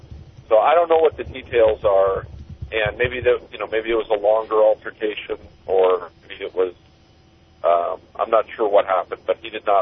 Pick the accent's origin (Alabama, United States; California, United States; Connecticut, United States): California, United States; Fremont; I grew up in Fremont, yeah.